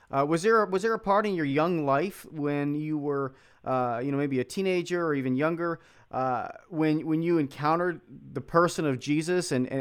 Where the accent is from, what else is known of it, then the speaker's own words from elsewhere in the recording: Philadelphia, Pennsylvania, United States; I grew up in Philadelphia. So I was confirmed when I was in sixth grade.